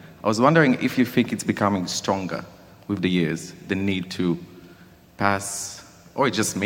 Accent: Israel; I'm from Israel.

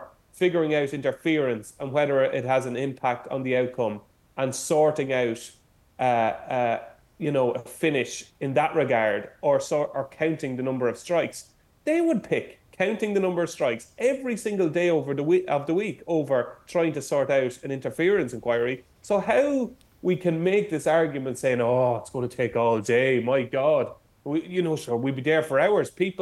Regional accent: Ireland; I don't feel very patriotic here, but as an Irishman, I absolutely adore both of them.

